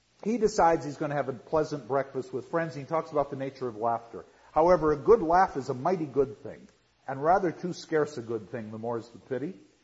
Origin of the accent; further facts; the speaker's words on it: United States; and I'm speaking as an American